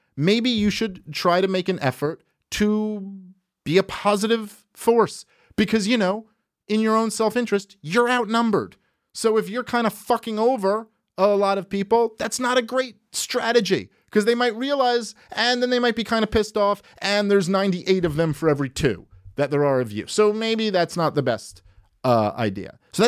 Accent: New York City, New York, United States; I'm a kid from New York City

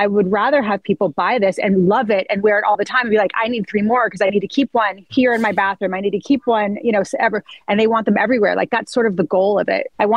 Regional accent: Santa Barbara, California, United States; I think it's part of growing up in Santa Barbara.

